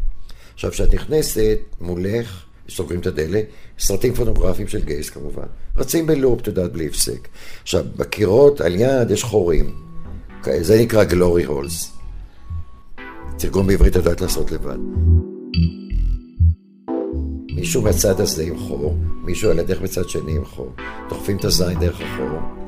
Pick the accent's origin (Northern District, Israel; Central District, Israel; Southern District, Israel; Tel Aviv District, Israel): Tel Aviv District, Israel; Herzliya; born there; יליד הרצליה, בין, במאי חגגתי 69